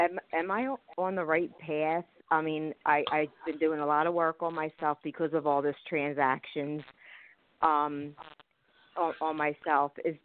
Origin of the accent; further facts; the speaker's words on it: Philadelphia, Pennsylvania, United States; I'm from Philadelphia, Pennsylvania.